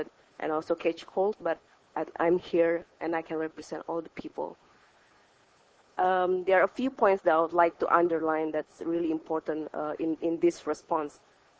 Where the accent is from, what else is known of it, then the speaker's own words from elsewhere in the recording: Indonesia; English is a second language; Greetings from Indonesia. … I'm from Indonesia, and I'm 24 years old.